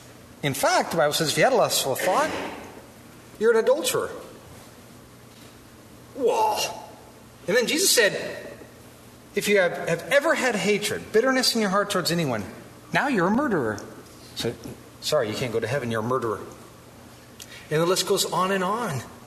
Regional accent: Wisconsin, United States; And that's hard here in the Midwest, because we are a stubborn bunch, aren't we? We're from Wisconsin. We take care of our own.

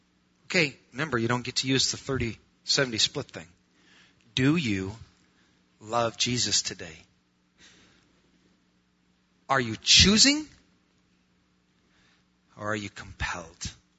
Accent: Wisconsin, United States; I'm an American from Wisconsin, you know, got my cheese and God, all right, Packers.

